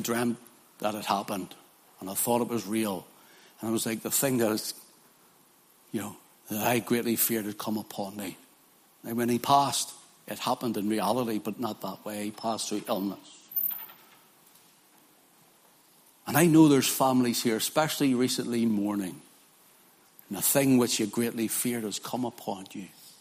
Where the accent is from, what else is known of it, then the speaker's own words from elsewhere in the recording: Northern Ireland, United Kingdom; when I was a wee boy, growing up in the Troubles, my father was mechanic for the 10th UDR.